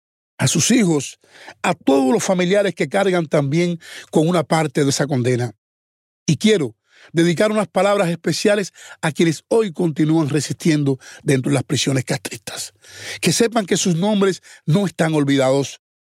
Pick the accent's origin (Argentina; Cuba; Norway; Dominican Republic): Cuba; Y como cubanos tenemos la responsabilidad con la propia memoria histórica.